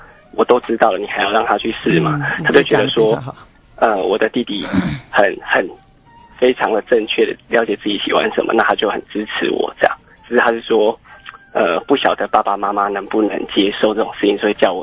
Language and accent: Chinese; Taoyuan, Taiwan; 我是桃园的